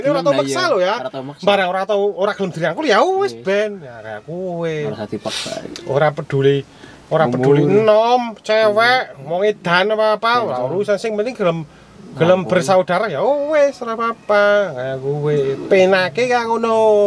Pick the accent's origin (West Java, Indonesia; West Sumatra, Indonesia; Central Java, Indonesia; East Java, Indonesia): Central Java, Indonesia; Wonosobo; Saya dari Wonosobo dari mau ke Jogja 2 jam.